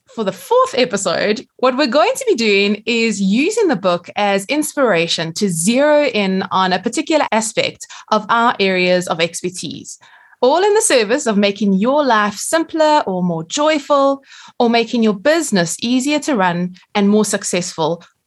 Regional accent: South Africa; accent: South African; Yes, I am proudly South African for sure.

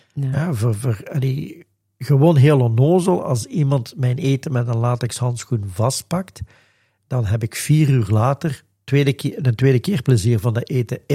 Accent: Limburg, Belgium; nee, ik ben van Limburg.

